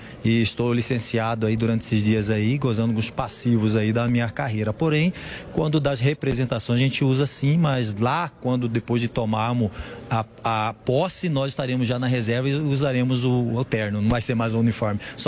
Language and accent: Portuguese; Mato Grosso, Brazil; que é muito bem repercutido também lá no meu estado, no Mato Grosso.